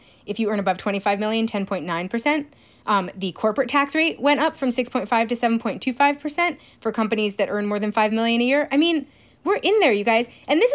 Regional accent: New York, United States; now in California, United States; even though I technically live in California, but my home state of New York is going to be the state that has the highest tax rate for millionaires of any state in the union.

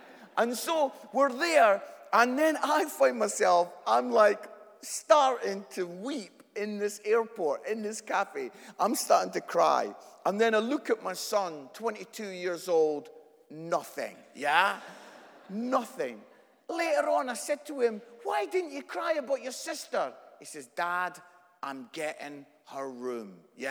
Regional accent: Scotland, United Kingdom; accent: Scottish; As you can tell from my accent, I'm Scottish

